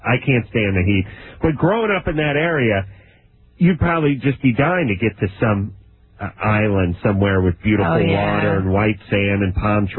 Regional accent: Las Vegas, Nevada, United States; growing up in Vegas, in that dump known as Nevada

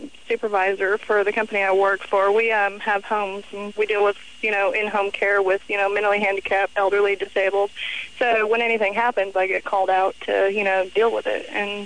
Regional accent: Texas, United States; I grew up in Texas.

